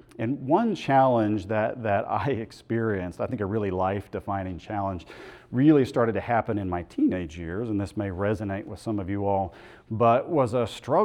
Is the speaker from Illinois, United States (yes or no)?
no; Oklahoma, United States; And then I went to college, so went away. I'm from Oklahoma originally. Went away to Bob Jones University in South Carolina